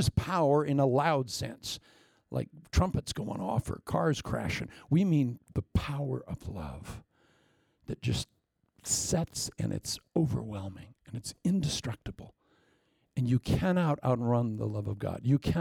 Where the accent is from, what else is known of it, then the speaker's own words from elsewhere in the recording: Agoura Hills, California, United States; where are you from? I said, California. Where? Agoura Hills, California.